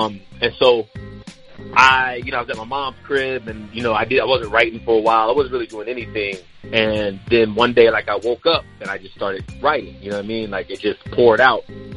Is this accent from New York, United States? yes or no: no; Philadelphia, Pennsylvania, United States; Like, I'm from Philly, so at the end of the day, sometimes it's all I want to do.